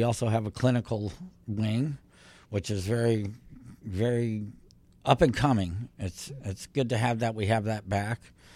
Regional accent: Granada Hills, California, United States; also born or lived in Roanoke, Virginia; I was born in Virginia, Roanoke, Virginia, but I was raised in Granada Hills in the valley here.

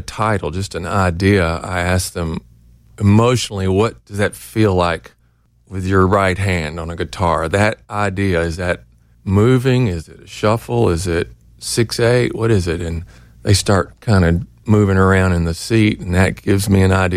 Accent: Memphis, Tennessee, United States; moved away as an adult; Well, I was born in Memphis, and I stayed there until my early mid-20s.

